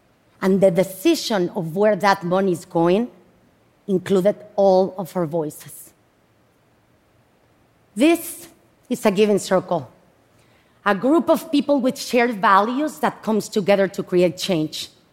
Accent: Mexico City, Mexico; English is a second language; moved away as an adult; now in United States; I am originally from Mexico City, moved to the US 25 years ago

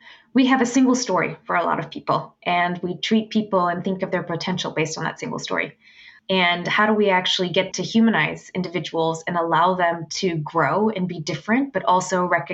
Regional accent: Houston, Texas, United States; And we were raised up in Houston, Texas, and we were the quintessential version of poverty.

